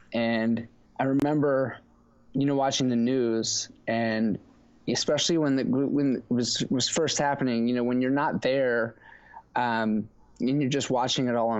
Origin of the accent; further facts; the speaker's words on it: Baltimore, Maryland, United States; now in Ponte Vedra Beach, United States; we'll see, like, from is a tricky question because I'm from Baltimore, from the hood in Baltimore, but I live in sunny Ponte Vedra Beach, Florida now